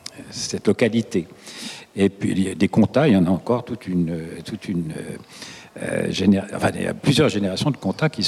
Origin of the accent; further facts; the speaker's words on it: Paris, Île-de-France, France; Je ne suis pas français, je suis Parisien, même si j'ai la nationalité française.